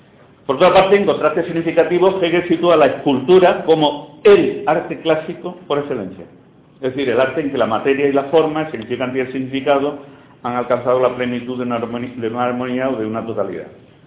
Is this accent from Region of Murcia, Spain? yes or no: yes; Murcia, Region of Murcia, Spain; la fachada del Ayuntamiento de Murcia, de donde vengo, es una obra interesante